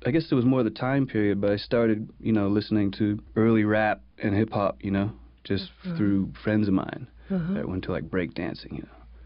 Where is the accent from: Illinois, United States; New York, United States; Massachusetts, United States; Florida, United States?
Massachusetts, United States; I grew up sort of outside of Boston, and there was a lot of good drummers and drum teachers in the area.